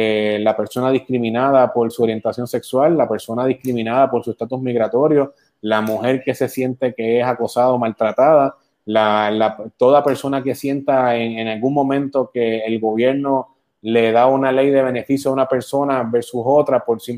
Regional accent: Puerto Rico; fomentar que Puerto Rico sigamos siendo y hablando en español, pensando en español y siendo puertorriqueños primero siempre

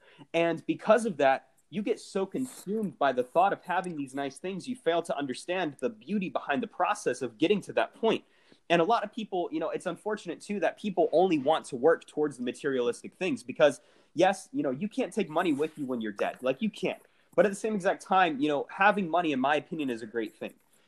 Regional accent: Jacksonville, United States; I was like, yeah, well, I'm from Jacksonville.

